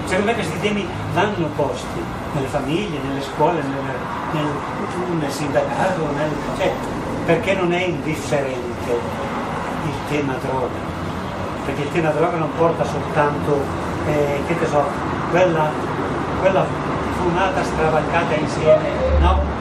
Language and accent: Italian; Brescia, Lombardy, Italy; born there; now in Catanzaro, Italy; io sono nato a Brescia